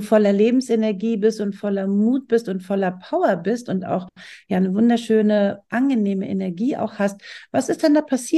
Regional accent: Kiel, Schleswig-Holstein, Germany; weil ich ja viele, viele, viele Jahre in Hamburg gelebt habe. Ich ja ein echtes Küstenkind bin, ursprünglich aus Kiel komme

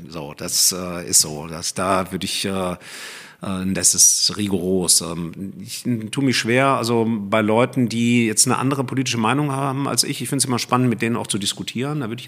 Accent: Rhineland, Germany; Ich bin auch gerne ein Rheinländer, so ist das nicht. Ich bin ja im Rheinland aufgewachsen

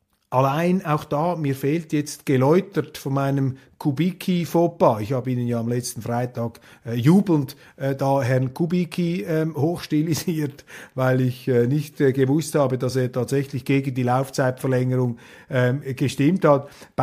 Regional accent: Switzerland; Also wenn ich in Deutschland bin oder in Österreich, dann begegnet mir als Schweizer viel mehr Sympathie als bei deutschen oder österreichischen Journalisten.

